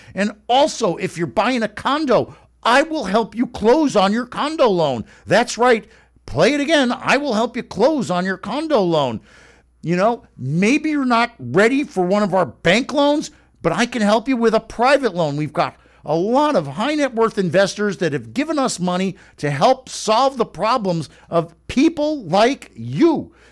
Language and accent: English; North Miami Beach, Florida, United States; you can hear it in my voice. I'm a redneck from North Miami Beach.